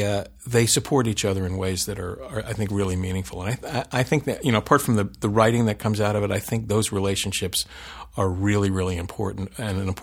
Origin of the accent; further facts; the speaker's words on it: New Jersey, United States; I grew up in Jersey with four brothers and a sister.